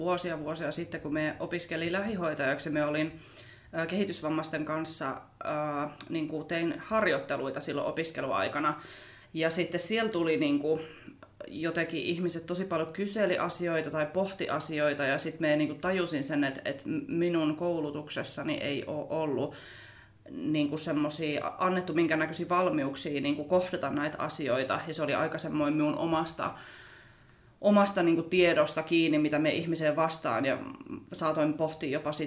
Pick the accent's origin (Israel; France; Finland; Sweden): Finland; South Karelia; now in Helsinki, Finland; lähtöisin Etelä-Karjalasta, mutta nykyään Helsingissä asustelen.